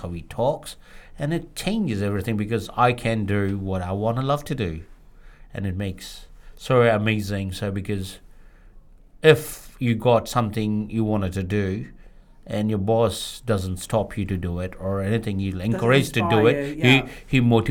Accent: New Plymouth, Taranaki, New Zealand; Because we are from New Plymouth, so we hiring people from New Plymouth

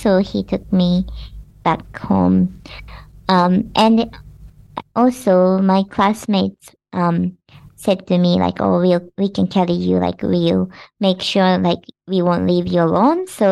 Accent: Japan; now in New Zealand; I'm originally from Japan and have lived in Aotearoa for the past 10 years.

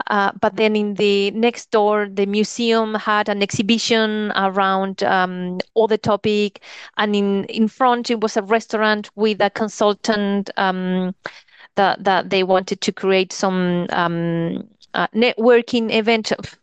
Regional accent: New Zealand; even though I'm from New Zealand, I cannot represent New Zealand in any statement.

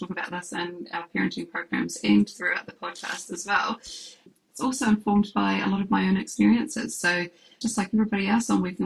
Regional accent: Taranaki, New Zealand; So, I was born and raised in Taranaki and have spent my time working here and raising children here as well.

